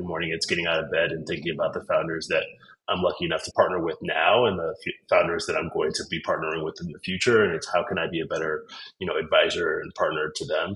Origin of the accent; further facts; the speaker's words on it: Chicago, Illinois, United States; I grew up in Homewood, Flossmoor. So I grew up in Chicago.